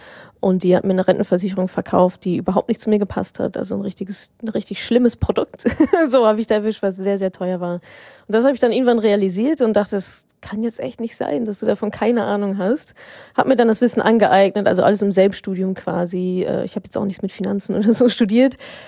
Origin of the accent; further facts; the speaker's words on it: Dortmund, North Rhine-Westphalia, Germany; Ich war in meiner Heimat im wunderschönen Dortmund